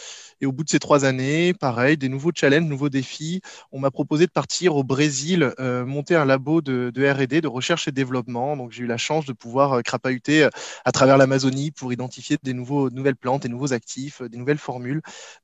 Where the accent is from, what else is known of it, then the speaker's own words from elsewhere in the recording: Lambesc, Provence-Alpes-Côte d'Azur, France; born there; moi, j'ai 40 ans. Je suis né à Lambesc, dans un petit village à côté d'Aix-en-Provence. Donc, effectivement, je suis pas ardéchois, mais j'ai été très bien accueilli en Ardèche.